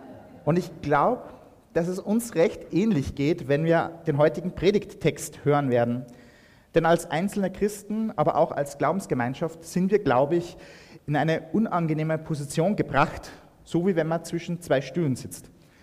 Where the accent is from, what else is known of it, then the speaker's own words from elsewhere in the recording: Austria; wie wir das als Österreicher ja auch immer wieder gern machen?